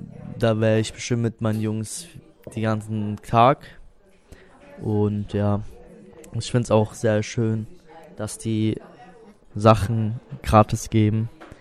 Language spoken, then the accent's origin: German; Rottenburg am Neckar, Baden-Württemberg, Germany; Ich bin 16 Jahre alt. Ich komme aus Rottenburg am Neckar und wir sind gerade hier in Tübingen